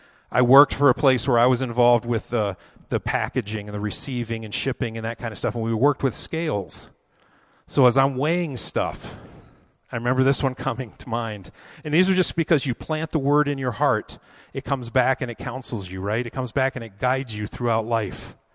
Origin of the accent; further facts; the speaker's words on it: Florida, United States; I grew up in Florida. We would go out to a place in Sarasota called Siesta Key Beach.